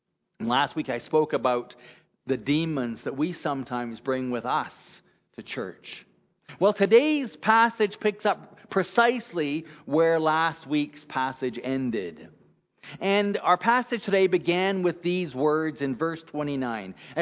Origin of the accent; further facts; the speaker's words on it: Prince Rupert, British Columbia, Canada; I started out as a window washer to about four different retail stores in my hometown of Prince Rupert.